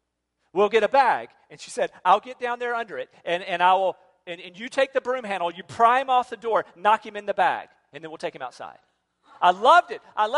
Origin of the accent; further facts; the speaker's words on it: North Carolina, United States; I'm from North Carolina, which is very similar to Virginia, and we don't have dragon-like iguana creatures of size